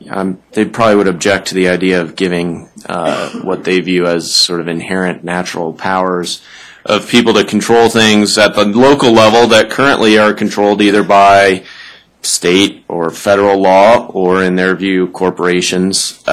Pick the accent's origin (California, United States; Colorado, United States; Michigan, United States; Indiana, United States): Colorado, United States; Boulder; even though I grew up in Boulder